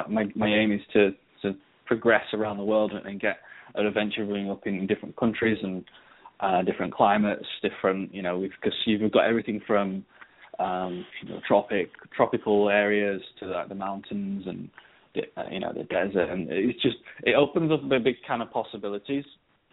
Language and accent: English; Leeds, Yorkshire and the Humber, United Kingdom; accent: Northern English; So I'm from the north, I'm from Leeds, which is about 3-4 hours drive up north. So you might be able to tell by my accent